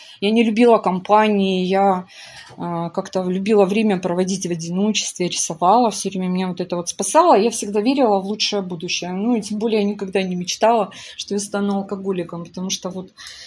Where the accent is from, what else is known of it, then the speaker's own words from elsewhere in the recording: Vladikavkaz, North Ossetia–Alania, Russia; Я жила, родилась в Владикавказе, в Северной Осетии. Городок был маленький